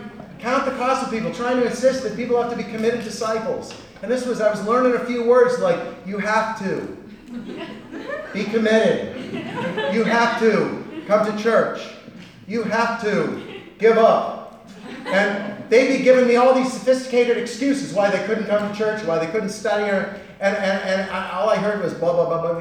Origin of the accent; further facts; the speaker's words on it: Montana, United States; Have you noticed I'm white? Africa, have you noticed? I'm wearing cowboy boots. I'm from Montana.